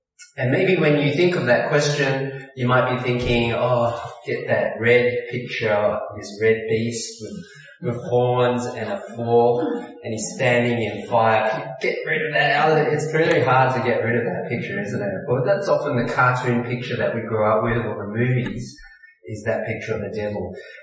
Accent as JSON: {"language": "English", "country": "Australia", "tie": "born or raised there", "said": "growing up in Australia in quite a secular world, there's not much spoken about God or devil."}